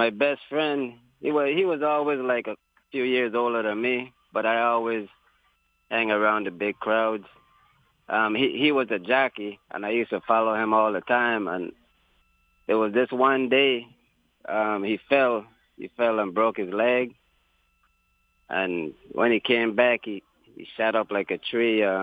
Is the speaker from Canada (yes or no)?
no; U.S. Virgin Islands; also born or lived in New York; I don't know how I ended up in New York, but I was raised up in the Virgin Islands from a little baby. That's all I knew. I never got to see New York